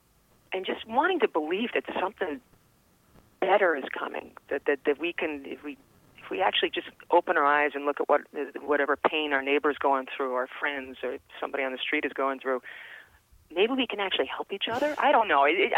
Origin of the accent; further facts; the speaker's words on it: Calgary, Alberta, Canada; also born or lived in Edmonton / Cranbrook; I was born in Edmonton, but I never really lived there. My twin sister and I were 3 months old when my parents moved. I think we moved to Calgary. Cranbrook, B.C., and then Calgary after that. And as children, we moved every 2 years